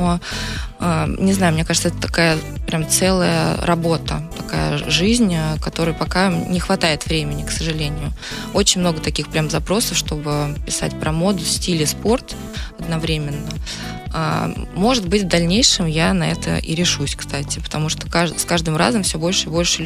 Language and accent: Russian; Elektrostal, Moscow Oblast, Russia; когда меня привели на первую тренировку в моем родном городе Электросталь